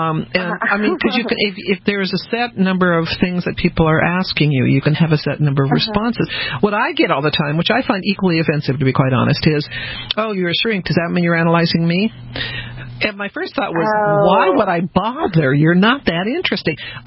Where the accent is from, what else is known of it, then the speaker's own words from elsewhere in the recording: Denver, Colorado, United States; also born or lived in New Orleans / Texas; I was born in New Orleans, grew up in Denver, went to school in Texas. So when I moved to the East Coast, people said things like, do you have a horse?